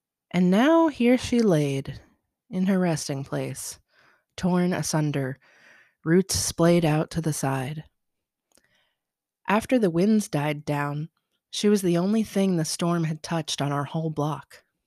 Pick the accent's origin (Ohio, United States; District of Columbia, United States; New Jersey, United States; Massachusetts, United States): Ohio, United States; Cincinnati; There had just been a storm in my hometown of Cincinnati, Ohio. A big storm. For context, growing up in this part of the Midwest meant that tornadoes were a thing to be regularly scared of and paranoid about